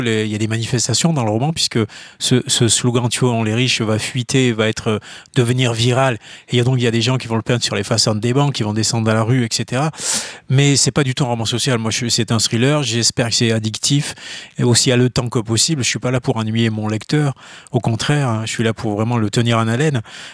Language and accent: French; Béziers, Occitanie, France; born there; Je suis né à Béziers, c'est tout à côté.